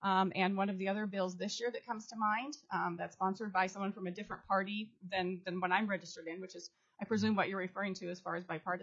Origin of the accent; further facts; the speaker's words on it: Midwest, United States; also born or lived in Japan / Hungary; I grew up in the Midwest and was privileged enough to receive scholarships to get a four-year degree from a land-grant university, the University of Missouri.